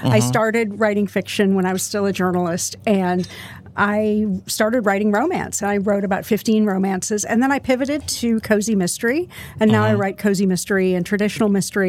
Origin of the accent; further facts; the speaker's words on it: California, United States; also born or lived in Vermont; I'm originally from California. Mm-hmm. And I spent half of my childhood in Northern California and half in Vermont.